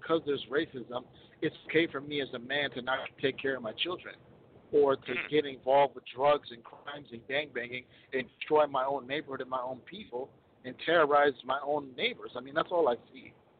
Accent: Minneapolis, Minnesota, United States; Like, in my city, I'm from Minneapolis. You know, in 93, when I was a young kid, we had the highest murder rate in the country

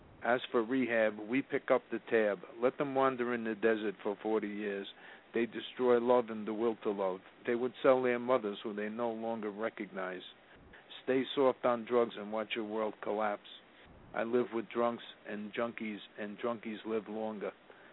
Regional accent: New York City, New York, United States; When I was growing up in Washington Heights, now the drug center of New York City, yuppies used to come over to George Washington Bridge to buy their drugs.

